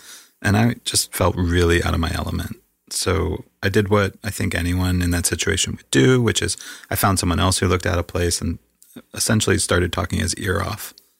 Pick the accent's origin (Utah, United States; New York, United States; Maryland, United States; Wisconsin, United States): Maryland, United States; Baltimore; It comes up that I'm from Baltimore.